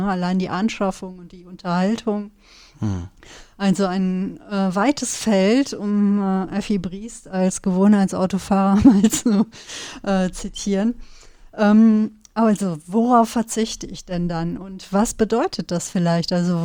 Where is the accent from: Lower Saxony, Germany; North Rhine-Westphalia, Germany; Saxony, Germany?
North Rhine-Westphalia, Germany; ich komme ja aus dem Sauerland